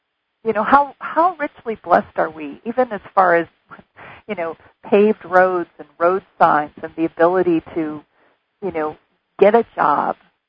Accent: Detroit, Michigan, United States; And I was from Detroit, so I was used to seeing people in poverty and homelessness

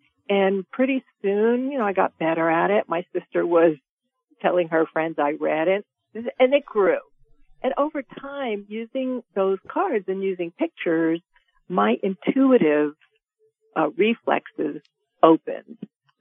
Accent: New York City, New York, United States; born there; now in California, United States; Basically, in the 70s, I left New York City. I was born in the Bronx, and I left New York City and moved to California, the land of opportunity.

